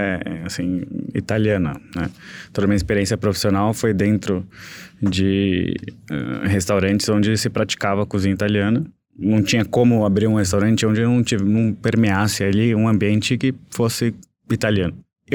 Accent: Brazil; Eu sou brasileiro. Eu tenho ascendência italiana, mas minha família é praticamente uma Nações Unidas, assim.

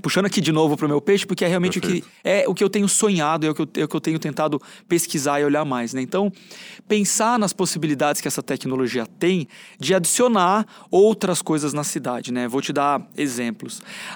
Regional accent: São Paulo, Brazil; Eu sou paulistano, tenho orgulho.

